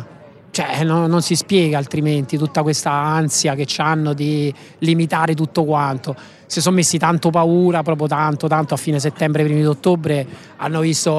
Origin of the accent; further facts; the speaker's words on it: Rome, Lazio, Italy; Sono di Roma.